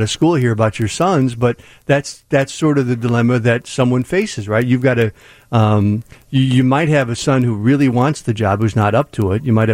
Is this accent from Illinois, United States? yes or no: yes; Manteno, Illinois, United States; I grew up in Manteno, a small town, and in back in the day in the 70s